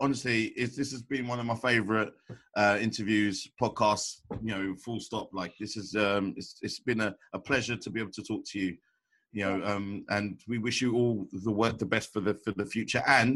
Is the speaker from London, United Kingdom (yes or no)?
yes; Croydon, London, United Kingdom; I'm from Croydon. That's all. I'm from Croydon in London.